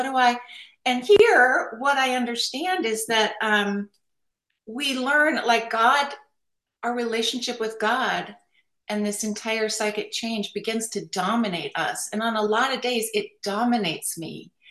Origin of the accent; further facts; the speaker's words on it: Bigfork, Montana, United States; we grew up in Montana, and we have this little cabin and a bunkhouse, a sod roof cabin on a river there, Big Fork, Montana, if anyone has heard.